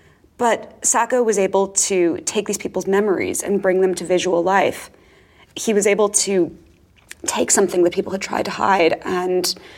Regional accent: Far Rockaway, New York, United States; also born or lived in Long Island; I grew up in Far Rockaway and then later in Long Island. When I was living in Long Island, it was just, you know, boring suburb. I would sneak into the city from the time that I was 14.

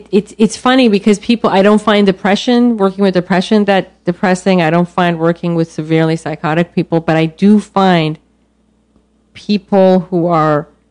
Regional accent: Iran; Well, so my mom is half French and my dad's Iranian, but I grew up in Iran and my grandmother was French.

